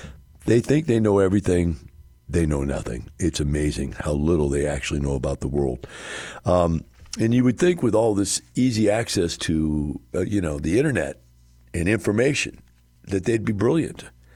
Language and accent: English; Wisconsin, United States; I came from Wisconsin. The water's glacial fed. It's crystal clear.